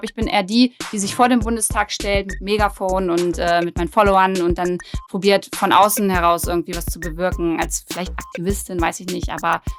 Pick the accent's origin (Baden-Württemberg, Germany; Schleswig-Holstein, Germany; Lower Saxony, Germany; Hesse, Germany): Lower Saxony, Germany; Braunschweig; Boah, also ich komme aus Braunschweig, bin 29 Jahre alt